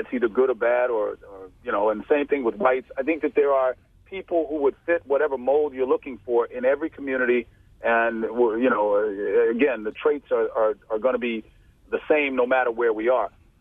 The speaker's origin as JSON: {"language": "English", "town": "Washington", "region": "District of Columbia", "country": "United States", "also_born_or_lived": "Arizona", "said": "I'm an outsider too, and I'm a traveled outsider in that I'm from Washington D.C. I've lived in Arizona."}